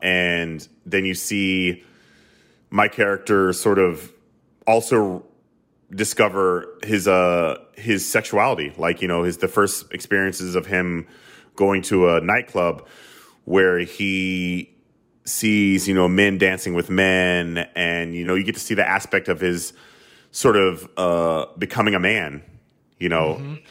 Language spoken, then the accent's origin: English; the South, United States; I grew up in the South, where there are a lot of LGBTQ+ people around me growing up even